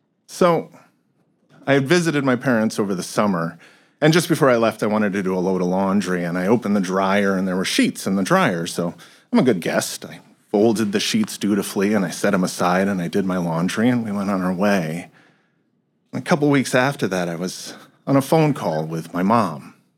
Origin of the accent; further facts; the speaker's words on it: Connecticut, United States; I'm originally from Connecticut. If you're not familiar with Connecticut, we're known, ironically, for two different things now.